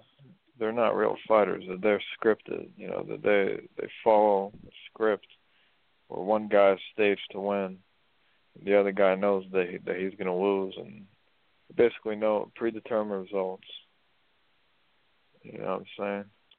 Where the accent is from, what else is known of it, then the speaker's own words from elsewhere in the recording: United States; born there; It's from, I was born in the States, and I started my boxing career in the States.